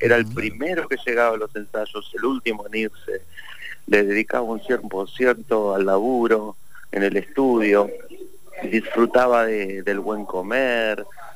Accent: Moreno, Buenos Aires Province, Argentina; te lo digo yo que vengo de Moreno, de Barrio Bajo, Calle Tierra.

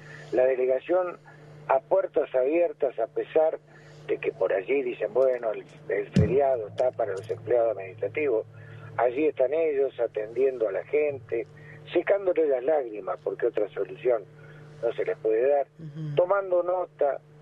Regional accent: Cuatreros, Buenos Aires Province, Argentina; born there; yo nací en Cuatreros, o sea que tengo unos cuantos años encima, y nunca vivimos una situación así

